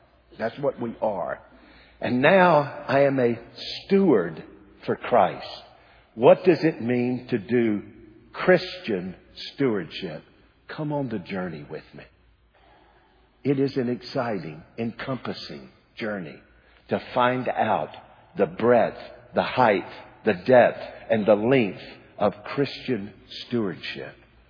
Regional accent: United States; I mean, look, in God's sovereignty, I am an American.

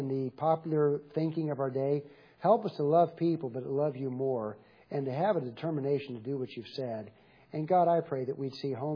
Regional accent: the South, United States; It's not because I was virtuous. And it's not because I was from the South.

